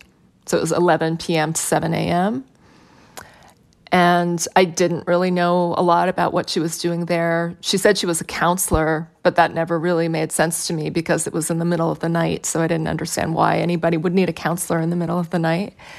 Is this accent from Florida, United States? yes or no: no; Chehalis, Washington, United States; experiences like this sort of accumulated over the time that I grew up in Chehalis